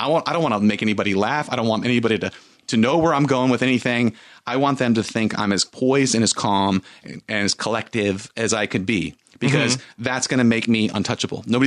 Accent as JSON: {"language": "English", "town": "Santa Barbara", "region": "California", "country": "United States", "tie": "born or raised there", "said": "So I've been a California boy through and through."}